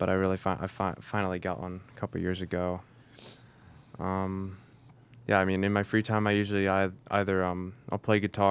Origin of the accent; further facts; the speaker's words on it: Newton Falls, Ohio, United States; I grew up in Newton Falls. That's where I was born. I'm 17 years old.